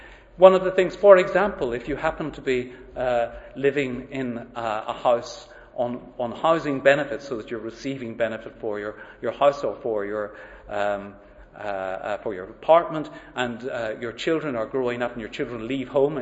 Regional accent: Ireland; I'm Irish, as you might have guessed

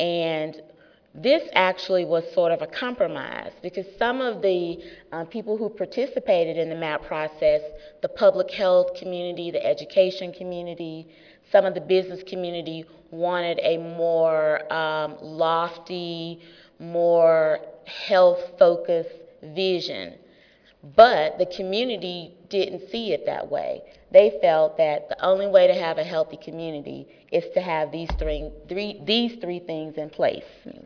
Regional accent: Memphis, Tennessee, United States; I'm here from Memphis, Tennessee.

